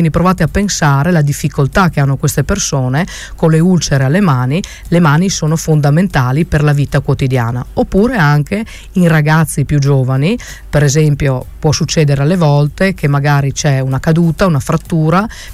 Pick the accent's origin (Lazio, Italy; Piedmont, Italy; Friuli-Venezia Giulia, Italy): Friuli-Venezia Giulia, Italy; Io lavoro a Treviso, però ovviamente non posso mai dimenticare la mia terra d'origine e quindi quando faccio qualcosa ho sempre un'attenzione particolare per la mia amata Carnia.